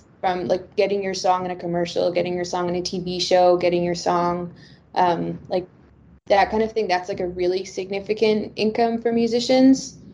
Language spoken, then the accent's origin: English; Canada; as a Canadian